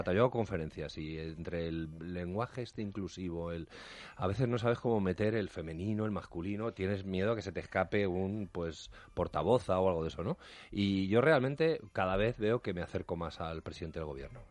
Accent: Madrid, Community of Madrid, Spain; now in Barcelona, Spain; yo vivo en Barcelona, soy de Madrid

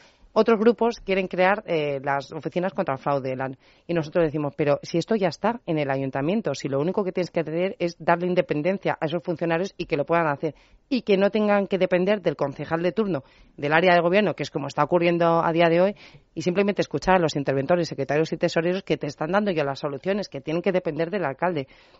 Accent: Madrid, Community of Madrid, Spain; yo como ciudadana madrileña me encuentro beneficiada

